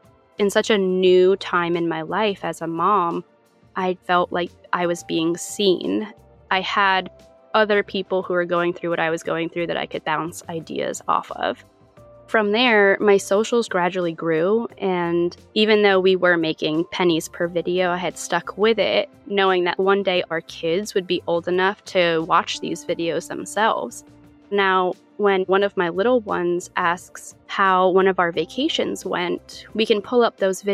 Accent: New York, United States; now in Fort Worth, United States; We currently live in Fort Worth, Texas, but we were both born and raised in New York.

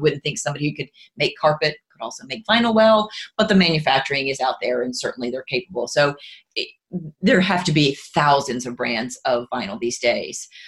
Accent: Tybee Island, Georgia, United States; now in Hilton Head, United States; I was born and raised on Tybee Island, so not far from here. I'm a true local.

